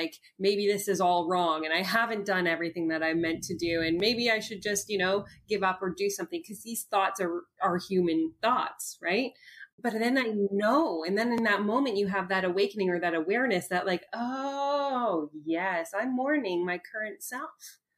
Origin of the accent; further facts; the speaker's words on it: Canada; because I'm Canadian, so it is .ca.